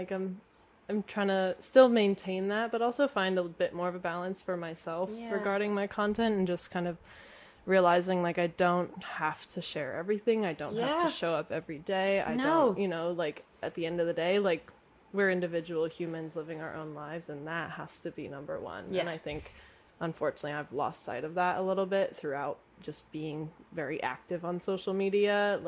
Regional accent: Marblehead, Massachusetts, United States; like, in my hometown, like, in Marblehead, Mass, it's like, okay, there's, like, a couple good restaurants you could go

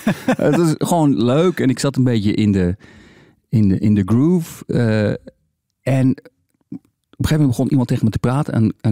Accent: Netherlands

